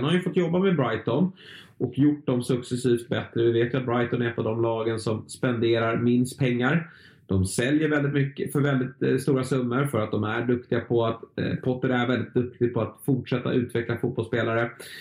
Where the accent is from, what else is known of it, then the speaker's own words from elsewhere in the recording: Sweden; Det är så lätt som svensk att säga att ni har rånat oss på en Premier League-helg med allt vad det innebär.